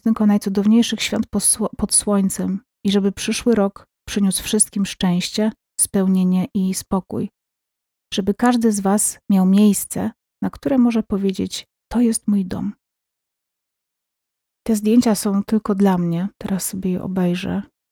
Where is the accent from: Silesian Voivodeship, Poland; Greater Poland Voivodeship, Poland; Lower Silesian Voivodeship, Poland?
Greater Poland Voivodeship, Poland; Pochodzę z Wielkopolski, tak jak i rodzina, od której te tradycje przejęłam.